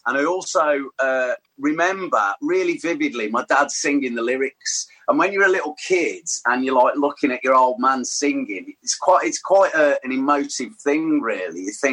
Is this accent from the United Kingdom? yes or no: yes; Tamworth, West Midlands, United Kingdom; So I grew up in Tamworth. So I was, all my family's from Birmingham, as you can probably gather from the dulcet tones, mate. So all my family's from Birmingham, Ward End and Acocks Green.